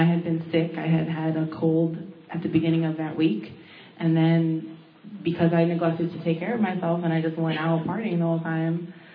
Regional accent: Manhattan, New York, United States; because I grew up in Manhattan, so I'd be like on the subway coming from Washington Heights

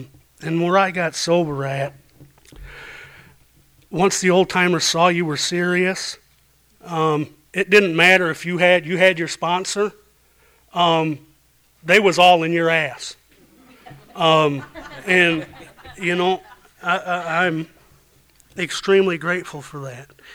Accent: Ireland; My last drink was March 16th, 1995. I'm Irish.

